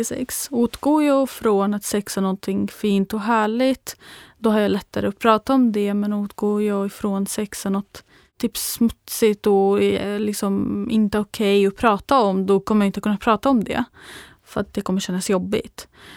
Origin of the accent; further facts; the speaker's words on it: Damascus, Damascus Governorate, Syria; där jag född och uppvuxen i Damaskus i Syrien.